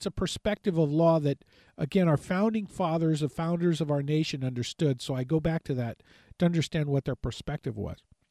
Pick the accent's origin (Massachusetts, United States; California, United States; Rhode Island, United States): California, United States; also born or lived in Virginia; where I'm from California originally and then Virginia, is I was in Virginia after Hurricane Isabel.